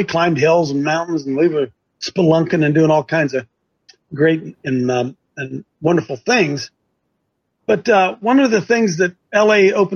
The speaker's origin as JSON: {"language": "English", "region": "Ohio", "country": "United States", "tie": "born or raised there", "said": "This is my hometown. And I went, not hometown, home county, same county."}